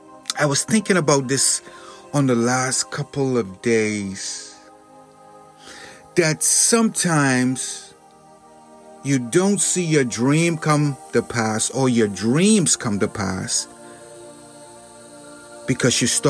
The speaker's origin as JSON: {"language": "English", "country": "Bahamas", "tie": "born or raised there", "said": "And growing up in the Bahamas, whenever I saw a mango tree growing, it could be just 2 feet."}